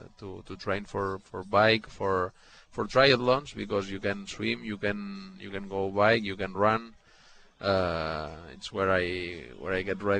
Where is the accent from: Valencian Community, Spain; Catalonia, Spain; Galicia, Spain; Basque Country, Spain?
Catalonia, Spain; Banyoles; English is a second language; Well, I'm from Banyoles. It's a little town in 1 hour by car from 1 hour 15 minutes by car from Barcelona.